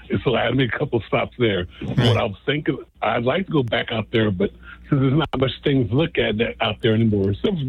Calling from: Las Vegas, Nevada, United States; I'm calling out. I'm out here from Las Vegas.

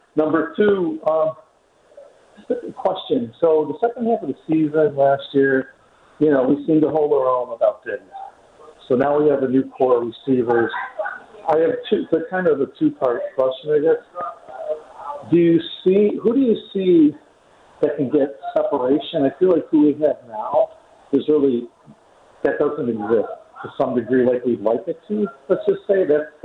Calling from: Connecticut, United States; Okay, I'm coming from Connecticut. I'm going to try and get there.

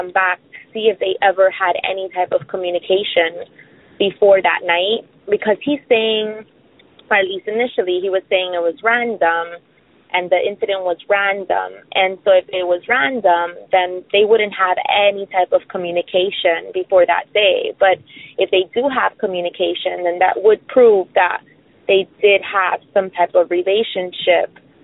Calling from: Florida, United States; I'm calling from South Florida.

